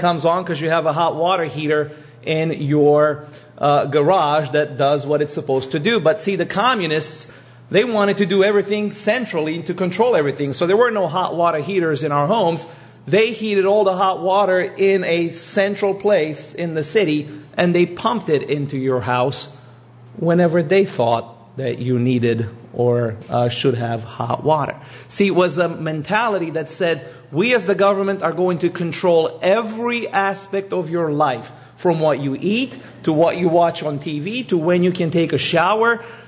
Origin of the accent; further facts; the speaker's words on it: Romania; first language Romanian; English is a second language; And the word freedom in my native language is libertate.